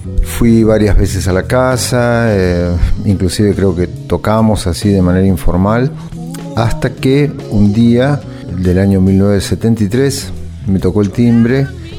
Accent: Buenos Aires, Argentina; born there; Nací en Buenos Aires, República Argentina

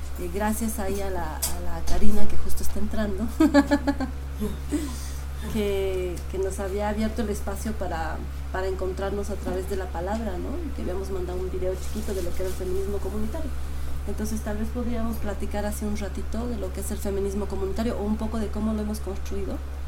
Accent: Bolivia; vengo de Bolivia, de lo que en nuestra memoria también está el Collasuyo, marca, el territorio del Collasuyo, de los cuatro suyos

